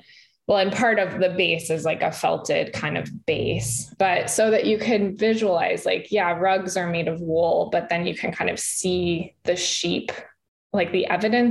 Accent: Colorado, United States; also born or lived in Reno / Minneapolis; now in Missouri, United States; I'm from Colorado originally, and now I live in Missouri and I've lived in Reno and Minneapolis.

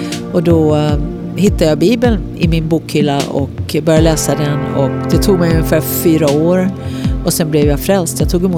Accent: Sweden; now in United States; Just nu bor jag i USA, men jag är från Sverige.

